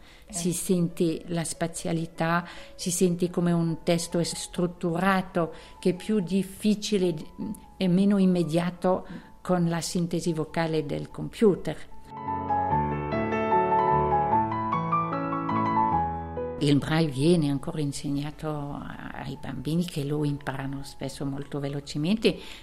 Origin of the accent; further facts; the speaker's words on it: French-speaking Switzerland, Switzerland; Italian is a second language; now in Ticino, Switzerland; di origine sono della Svizzera francese e sono in Ticino da più di 35 anni.